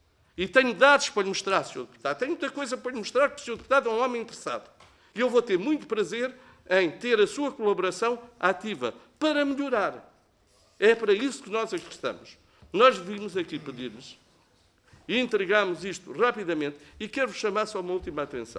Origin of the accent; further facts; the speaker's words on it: Nazaré, Centro, Portugal; Gosto do Alentejo e não sou alentejano. Sou da Nazaré, não sou minhoto, não estou longe, mas gosto muito do Alentejo.